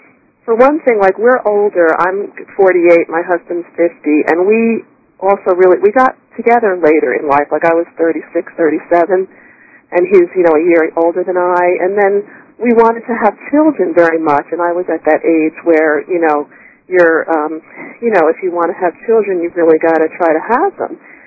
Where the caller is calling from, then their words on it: Westchester, New York, United States; I'm calling from Westchester.